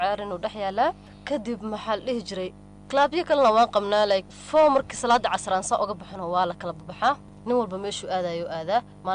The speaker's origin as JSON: {"language": "Somali", "town": "Garissa", "region": "Garissa County", "country": "Kenya", "tie": "born or raised there", "lives_now": "Kajiado, Kenya", "said": "naftirkeyga Gaars ayaan ka imaaday. Iskuulka markii aan bogey primary waxaan ku soo bogey magaalada Gaars, waxaan imaaday Kajado."}